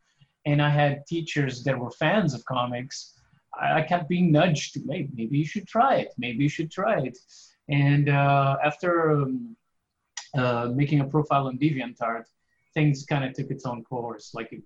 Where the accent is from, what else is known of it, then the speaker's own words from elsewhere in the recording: Mozambique; Well, I'm originally from Mozambique, which is a former Portuguese colony in Africa, close to South Africa.